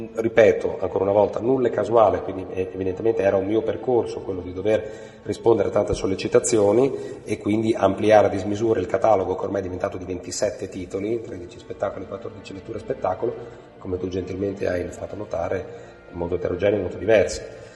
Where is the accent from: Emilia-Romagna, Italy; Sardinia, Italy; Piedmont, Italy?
Emilia-Romagna, Italy; Bologna; che io da bolognese, ma non da locutore bolognese, lo capisco abbastanza bene ma non lo parlo correttamente